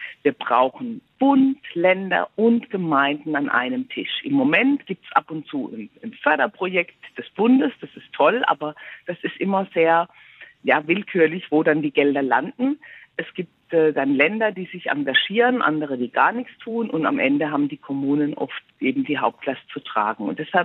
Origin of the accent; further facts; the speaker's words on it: Baden-Württemberg, Germany; Da ich bin in Baden-Württemberg groß geworden, wie man hört.